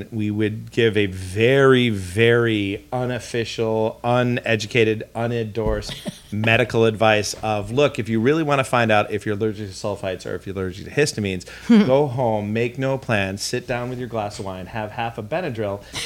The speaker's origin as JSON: {"language": "English", "region": "New York", "country": "United States", "tie": "born or raised there", "said": "It's probably a surprise to most people that knew me growing up in New York that I even got into wine."}